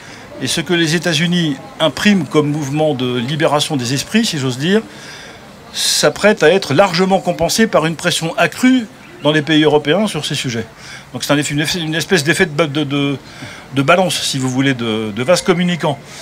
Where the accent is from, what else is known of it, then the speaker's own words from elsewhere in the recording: France; parce que moi je suis français, je suis pas américain